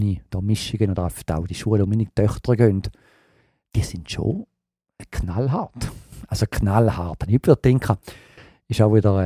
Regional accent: Switzerland; Da unterschätzt man wirklich als Schweizer.

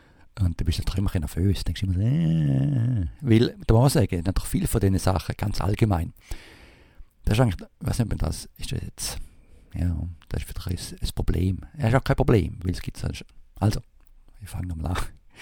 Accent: Switzerland; Also wie bei uns in der Schweiz, früher die Italiener.

